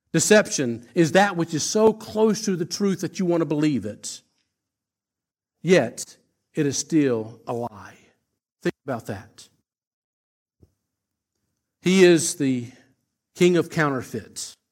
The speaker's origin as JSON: {"language": "English", "region": "South Carolina", "country": "United States", "said": "in case you are new to our church here this morning and you haven't figured out my accent yet, I'm originally from South Carolina, over on the east coast of the U.S."}